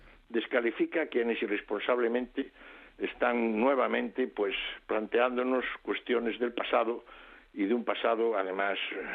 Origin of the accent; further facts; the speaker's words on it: Galicia, Spain; pues hay algo que yo como gallego, ¿verdad?, que siempre estamos pensando en la existencia de las meigas